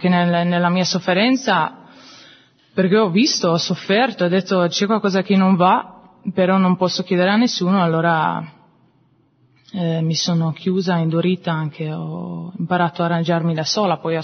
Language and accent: Italian; Germany; Italian is a second language; ho 28 anni, vengo dalla Germania. Sì, vengo da una famiglia molto numerosa, siamo in 7 figli e sono la penultima